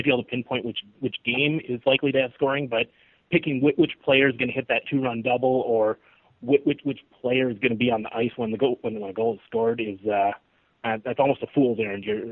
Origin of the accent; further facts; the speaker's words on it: Minnesota, United States; I have several friends in Mankato. I grew up 60 miles from Mankato, small town of 800 people.